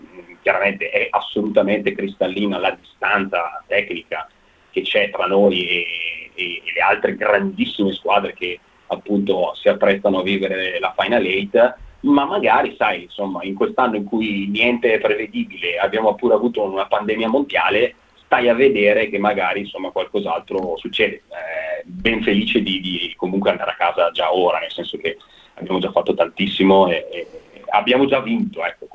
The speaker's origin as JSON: {"language": "Italian", "town": "Bergamo", "region": "Lombardy", "country": "Italy", "said": "Guarda, onestamente no, io sono di Bergamo"}